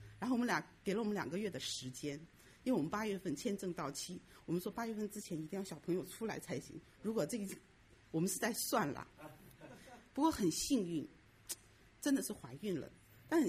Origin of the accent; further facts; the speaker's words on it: Shenzhen, Guangdong, China; now in United States; 我来自深圳，来美国两年的时间了